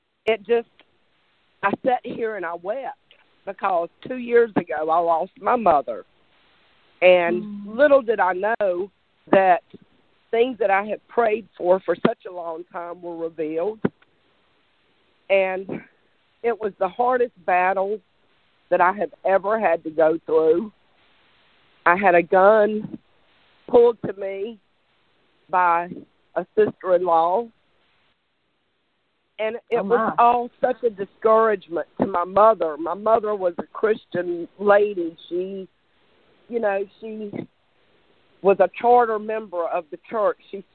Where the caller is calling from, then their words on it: Benson, North Carolina, United States; I am from Benson, North Carolina.